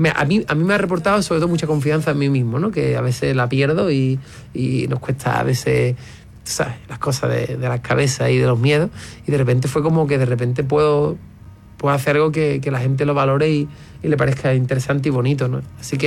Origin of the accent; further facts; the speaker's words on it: Cádiz, Andalusia, Spain; en mi forma y en mi esencia y en mi manera de contar y de cantar las cosas está muy presente mi tierra, ¿no? Está Cádiz, ¿no? Está el carnaval, está Andalucía, está la cultura de mi tierra